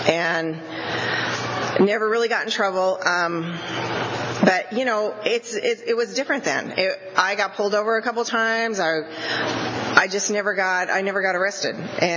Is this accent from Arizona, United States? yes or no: no; Porterville, California, United States; I'm from Porterville. I grew up in Porterville. I was born and raised there, and I'm 54 years old.